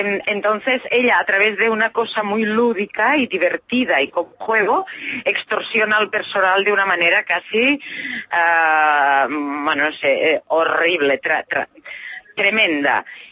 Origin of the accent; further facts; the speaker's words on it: Sant Cugat, Catalonia, Spain; San Cugat, que es mi pueblo con el que, vamos, donde yo me he criado toda la vida, con lo cual estoy feliz de estar en San Cugat.